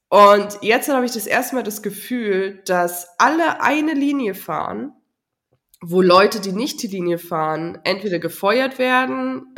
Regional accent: Germany; Also für mich selber als Deutsche, glaube ich, kommt Teil von meiner Desperation irgendwie daher

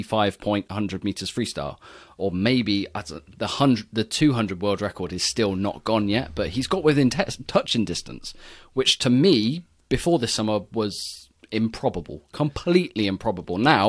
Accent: United Kingdom; we do focus on British swimming a lot because we are British. We like to promote our home nation as much as we can.

